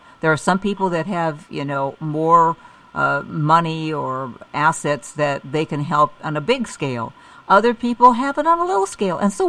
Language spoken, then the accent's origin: English; Chicago, Illinois, United States; I was born and raised in Chicago.